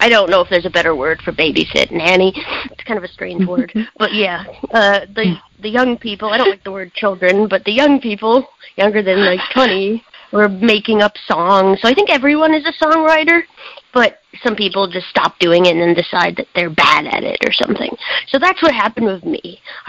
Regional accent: New York City, New York, United States; Well, I'm from New York City, Manhattan, a neighborhood called Hell's Kitchen.

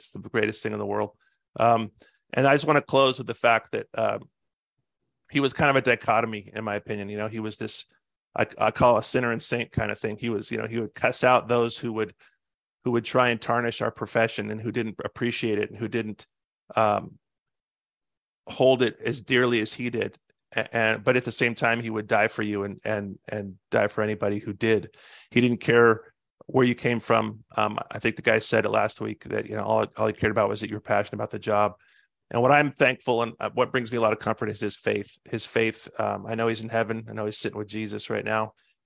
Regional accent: California, United States; We hit it off right away, even though I was from California.

